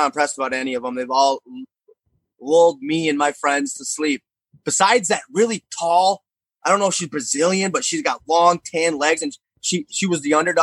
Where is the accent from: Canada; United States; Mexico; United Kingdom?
United States; Hastings, Michigan; my supporters in my hometown of Hastings, Michigan.